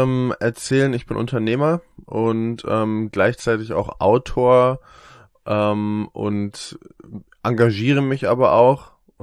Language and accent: German; Eckernförde, Schleswig-Holstein, Germany; now in Hamburg, Germany; Ich wohne in Hamburg und ich komme aus Eckernförde, noch weiter im Norden.